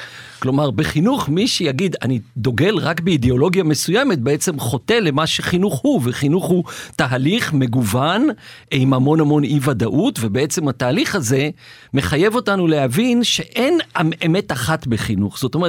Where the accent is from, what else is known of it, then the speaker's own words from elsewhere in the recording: Ashdod, Southern District, Israel; אני אישית גדלתי באשדוד